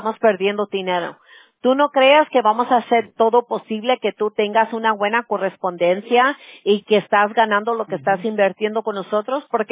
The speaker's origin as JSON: {"language": "Spanish", "region": "California", "country": "United States", "tie": "born or raised there", "said": "Yo soy de California, yo nací de aquí, mis abuelos eran de México."}